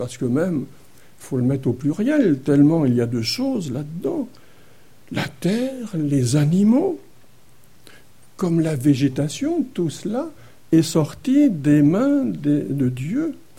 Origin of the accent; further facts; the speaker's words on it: Nantes, Pays de la Loire, France; en plein centre de ma ville natale de Nantes